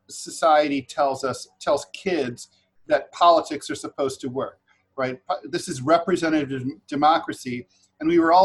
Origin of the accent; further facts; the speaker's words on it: Dayton, Ohio, United States; I grew up in Dayton, Ohio, out south of Dayton.